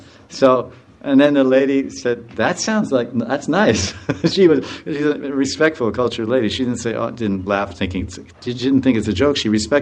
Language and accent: English; United States; Because I'm from America, and maybe you don't know, but no one's satisfied there.